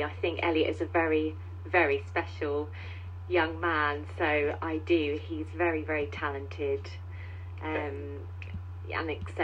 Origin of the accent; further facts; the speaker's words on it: Brighton, South East England, United Kingdom; I'm from Brighton.